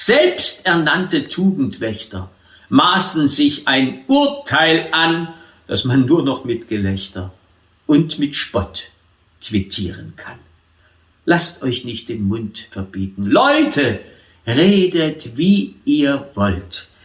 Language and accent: German; Saxony, Germany; Und man fragt sich als Sachse, was haben wir verbrochen